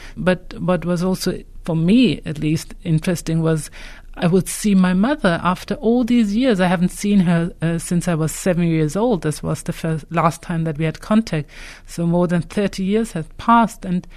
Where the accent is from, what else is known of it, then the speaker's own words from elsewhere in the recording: Hamburg, Germany; It is a big library in my hometown. I live in Germany, in Hamburg.